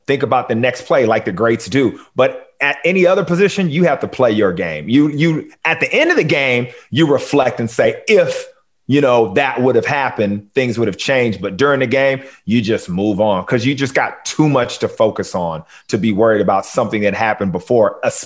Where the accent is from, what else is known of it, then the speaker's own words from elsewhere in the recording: Long Beach, California, United States; And Willie McGinnis, you know, we're both from Long Beach, California.